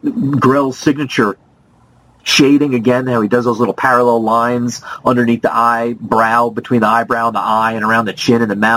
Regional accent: New York, United States; Maybe it's just that I'm from New York.

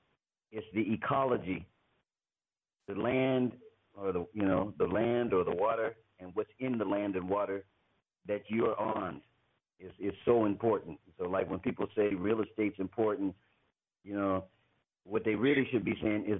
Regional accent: United States; I'm from the United States.

